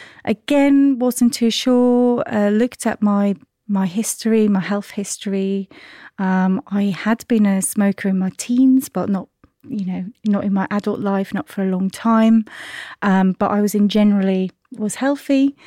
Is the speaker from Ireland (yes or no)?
no; Switzerland; moved away as an adult; now in United Kingdom; I'm actually originally from Switzerland. So I was born in Switzerland, grew up there, and then moved to the UK in 2007. So well over 15 years now.